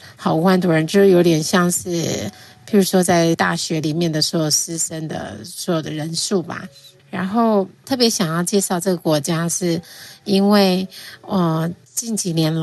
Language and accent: Chinese; Taiwan; 那我们从台湾要飞到加勒比海